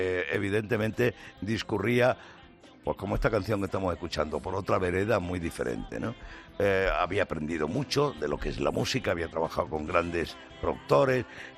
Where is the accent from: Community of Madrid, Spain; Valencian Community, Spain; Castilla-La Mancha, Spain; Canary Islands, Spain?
Castilla-La Mancha, Spain; Talavera de la Reina; daba un concierto en mi tierra, en mi ciudad, en Talavera de la Reina